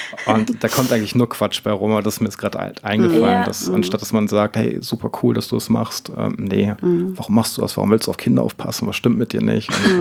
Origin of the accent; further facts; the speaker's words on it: Northern Germany, Germany; born there; ich komme gebürtig aus Norddeutschland